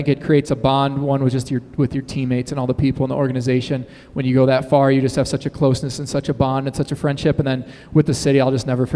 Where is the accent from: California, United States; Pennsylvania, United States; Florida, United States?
Florida, United States; But yeah, I grew up in Florida, which isn't like a hockey hotbed at all.